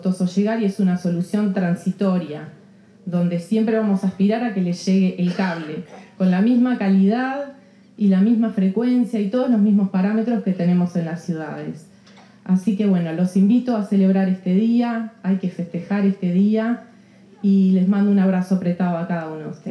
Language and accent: Spanish; Uruguay